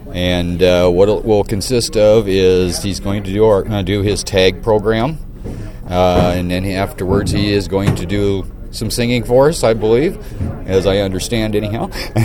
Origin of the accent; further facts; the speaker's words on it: Bellwood, Nebraska, United States; I'm from Bellwood, Nebraska